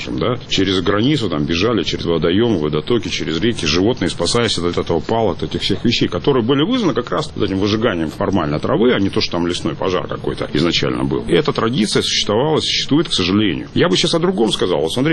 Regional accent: Far East, Russia; я вырос на Дальнем Востоке, отец был военным

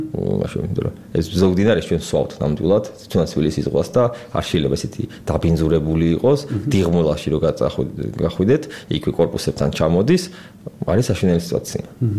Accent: Tbilisi, Georgia; born there

